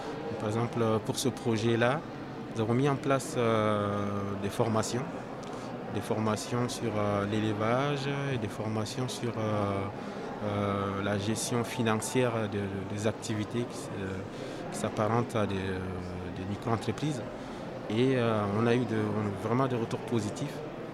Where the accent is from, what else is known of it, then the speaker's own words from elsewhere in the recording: Chad; d'une part, je suis natif du Tchad, donc j'ai vécu là-bas, donc j'ai fait une partie de mes études là-bas